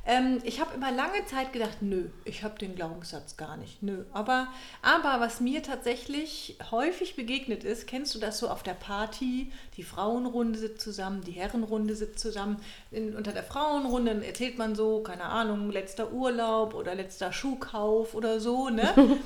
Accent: Hamburg, Germany; Ich komme aus Hamburg und bin dort Business Coach in meiner eigenen Praxis

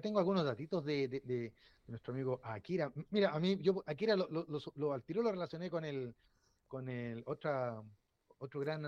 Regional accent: Chile; Entonces, no nos conviene, como chileno, no nos conviene para nada.

